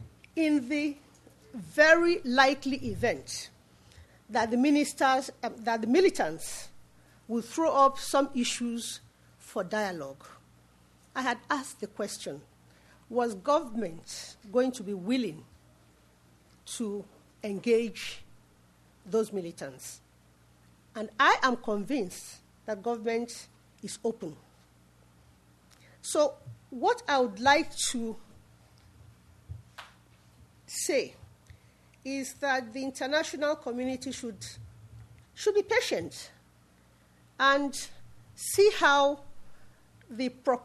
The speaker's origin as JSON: {"language": "English", "town": "Oji", "region": "Niger Delta", "country": "Nigeria", "said": "I'm an Ijaw woman from the Niger Delta. I am from Oji."}